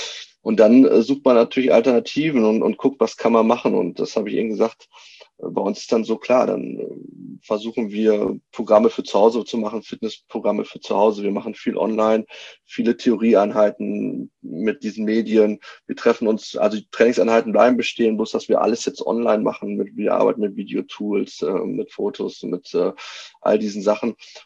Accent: Münster, North Rhine-Westphalia, Germany; Nein, also ich bin ja Münsteraner und ich liebe Münster

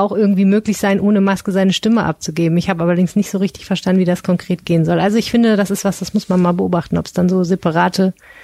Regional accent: Stendal, Saxony-Anhalt, Germany; Stendal Sachsen-Anhalt

